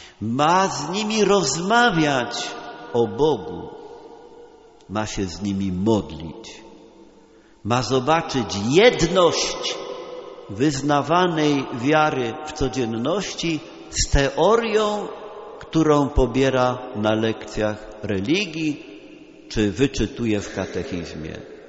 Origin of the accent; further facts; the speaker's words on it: Silesian Voivodeship, Poland; Pochodzę z tej ziemi, więc mogę spokojnie opowiedzieć żart zawarty w jednej z książeczek z gwarą śląską.